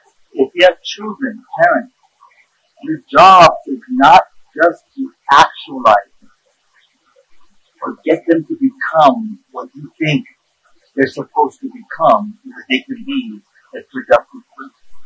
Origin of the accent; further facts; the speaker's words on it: South Korea; English is a second language; moved away; You know, when I was growing up in South Korea, I never saw a homeless person, by the way.